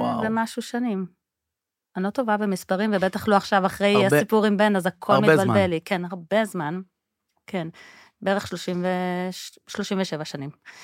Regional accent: Jerusalem, Jerusalem District, Israel; אני ירושלמית מלידה, גדלתי בירושלים, ממש באותו רחוב שאני גרה בו גם עכשיו. בית דתי-לאומי, רגיל סטנדרטי.

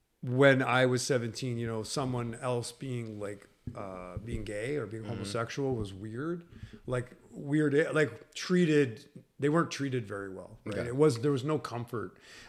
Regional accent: Winnipeg, Manitoba, Canada; I grew up in Winnipeg, which was a hockey city.

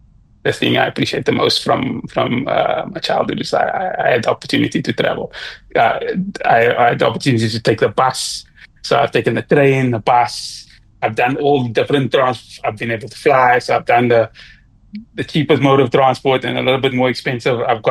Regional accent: Cape Town, Western Cape, South Africa; I'm from Cape Town, and a lot of people from Cape Town, or the majority of people from Cape Town that come from my area, don't travel.

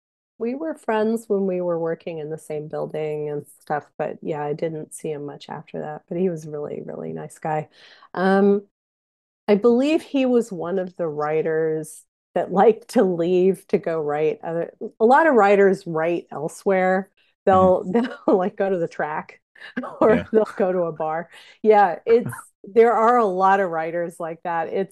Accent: Louisville, Kentucky, United States; accent: Southern; But if I get mad or I'm around Southerners, it starts to come out. Yeah, because I'm from Louisville.

